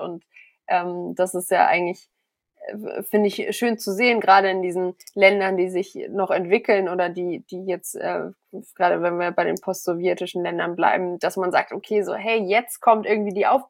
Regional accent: Germany; Und wir als Deutsche dann, wie du gerade gesagt hast, vielleicht sagen, ach, dann bestelle ich schnell bei Amazon was Neues

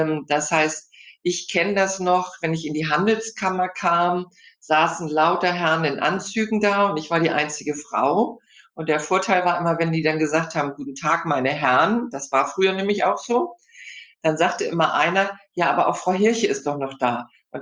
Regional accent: Hamburg, Germany; ich bin ja schon stolze 65 Jahre alt. Hab gelernt, ich komme ja aus Hamburg, was man in Hamburg so lernt, Im- und Exportkaufmann.

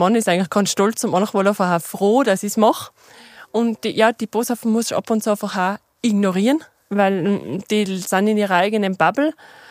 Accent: Tyrol, Austria; Da, wo ich herkomme, ganz hinten vom Zillertal, ist viel weniger Sonne.

